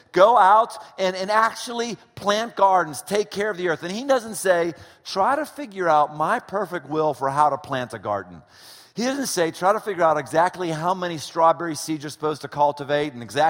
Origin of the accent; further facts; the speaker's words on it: United States; I'm an American, right? I mean, everybody in America has freedom.